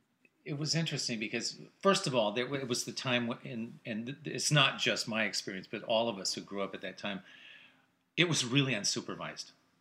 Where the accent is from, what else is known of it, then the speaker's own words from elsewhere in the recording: Minnesota, United States; So we grew up on Devil's Track.